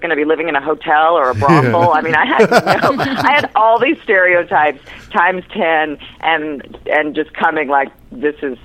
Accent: Florida, United States; also born or lived in Atlanta; So I grew up in Florida, and then right after college, lived there for 12 years, completely by accident.

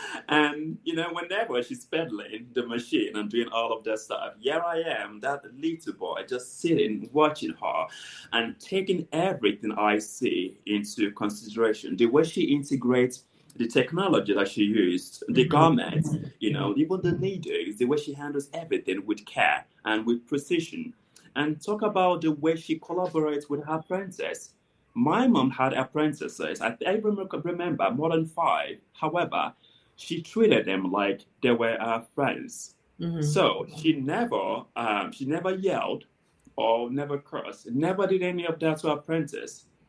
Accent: Lagos, Nigeria; born there; My mom was born in Lagos, Nigeria. I was born in Lagos, Nigeria as well, but our family ancestry is from Delta State, Nigeria, which is on the southern part.

